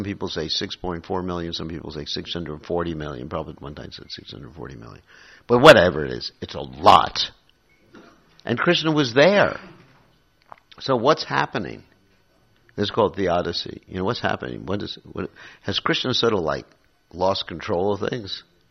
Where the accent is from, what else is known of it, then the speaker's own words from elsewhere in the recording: United States; Because I come from America, we have a very short history.